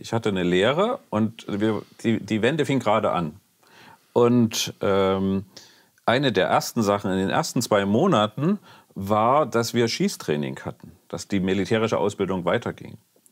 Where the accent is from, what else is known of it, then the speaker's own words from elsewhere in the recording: East Germany, Germany; ich bin ja in der DDR groß geworden.